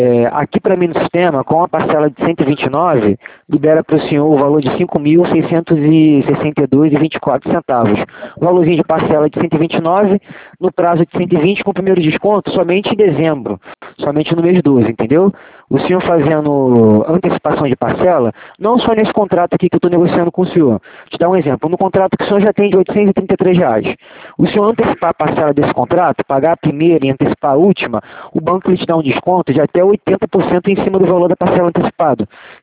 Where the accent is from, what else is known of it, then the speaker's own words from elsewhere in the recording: Santa Cruz, Brazil; eu sou aqui de Santa Cruz também, dentro do shopping.